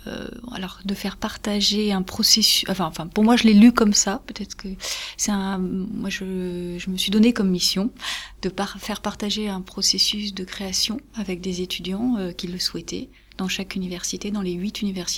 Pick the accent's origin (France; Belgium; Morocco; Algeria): Morocco; Moi, j'ai vécu toute mon enfance au Maroc, et on est beaucoup dehors dans ces pays-là.